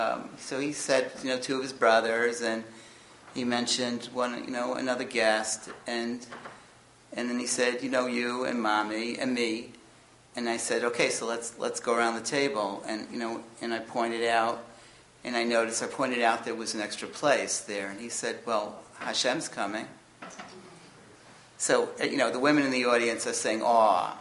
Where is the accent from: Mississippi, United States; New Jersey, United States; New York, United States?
New York, United States; Brooklyn; I grew up in Brooklyn.